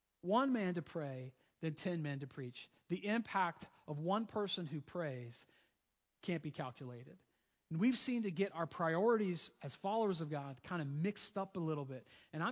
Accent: the South, United States; I mean, I'm from the South.

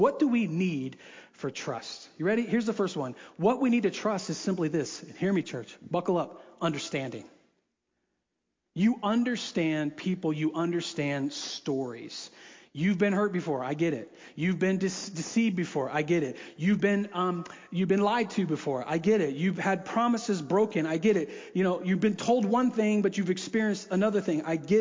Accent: United States; I'm an American, by God. I live in Montana.

